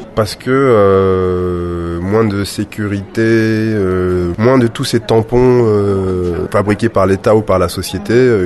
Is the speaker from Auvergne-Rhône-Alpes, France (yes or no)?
no; Paris, Île-de-France, France; also born or lived in Senegal / Dakar, Senegal / Guinea-Bissau; Moi, je suis français, je suis sénégalais, je suis bissau-guinéen, je suis parisien, je suis dakarois, je suis... voilà.